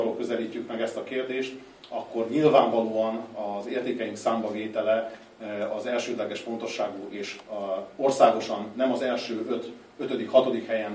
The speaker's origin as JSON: {"language": "Hungarian", "country": "Hungary", "said": "hiszen magyar emberek vagyunk"}